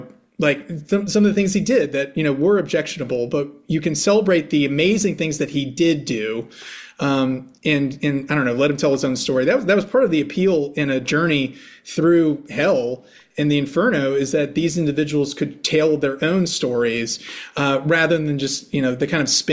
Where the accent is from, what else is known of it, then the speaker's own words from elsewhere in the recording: Amherst, Virginia, United States; I grew up in Amherst, which is about 45 minutes from Charlottesville